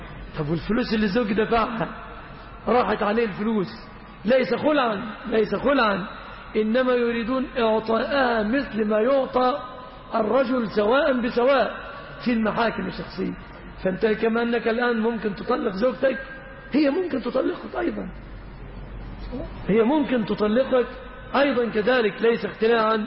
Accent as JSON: {"language": "Arabic", "country": "Egypt", "said": "في بلادنا مصر"}